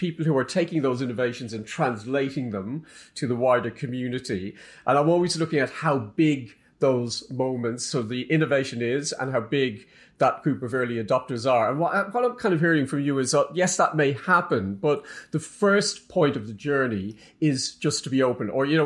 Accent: Ireland; being Irish

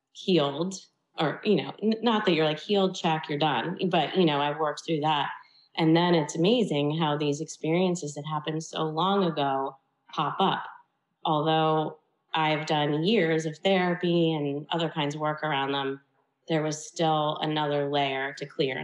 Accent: Washington, District of Columbia, United States; I grew up in Washington, D.C. with parents who were educated and loving.

